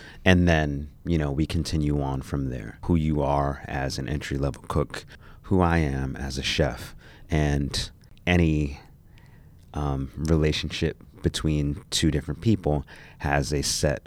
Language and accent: English; New Jersey, United States; My origin story, I grew up in New Jersey. I didn't have a huge cooking family.